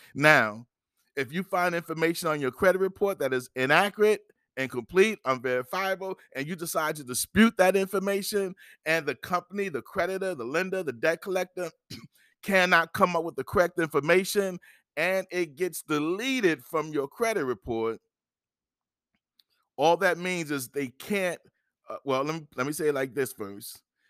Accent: New Jersey, United States; I know I'm from New Jersey

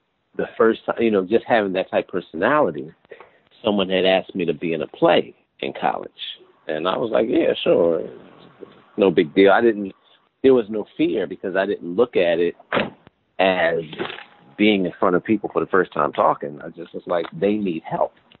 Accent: Philadelphia, Pennsylvania, United States; so I was raised in Philly. My mom was a teacher.

